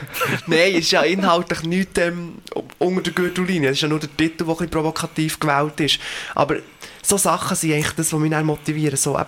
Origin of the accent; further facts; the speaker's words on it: Switzerland; da als Schweizer, der Englisch singt, einfach nicht gleich akzeptiert wird wie einer, der halt aus Amerika kommt.